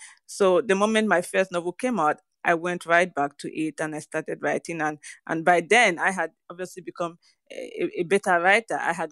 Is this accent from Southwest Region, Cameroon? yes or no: yes; Limbe, Southwest Region, Cameroon; I also grew up in a town. My hometown of Limbe had oil, much like this village of Kasawa.